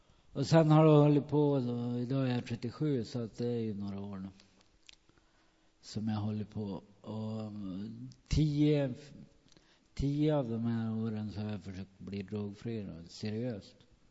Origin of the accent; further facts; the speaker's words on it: Dala-Floda, Dalarna County, Sweden; Jag är född och uppvuxen i Dalafloda.